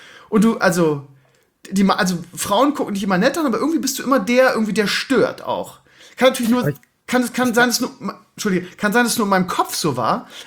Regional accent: Bremen, Germany; ich bin ja Bremer

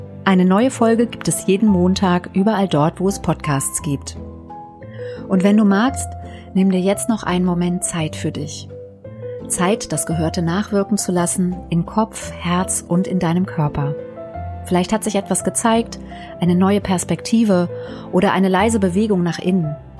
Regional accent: Germany; ich komme aus Deutschland, ich war noch nicht viel in der Welt

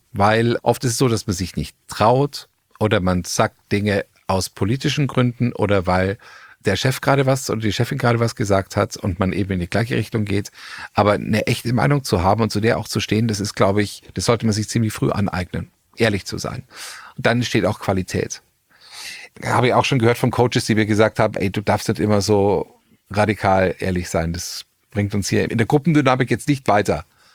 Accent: Bavaria, Germany; Ich bin Bayer. Ich komme aus Bayern.

